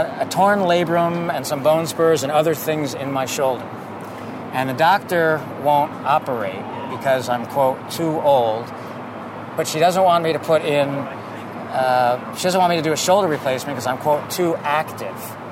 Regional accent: Ohio, United States; I grew up in Ohio

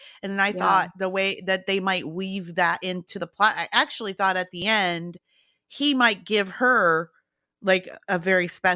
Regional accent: Canada; now in United States; I have family in Toronto. As you know, I'm Canadian, been to Toronto many times.

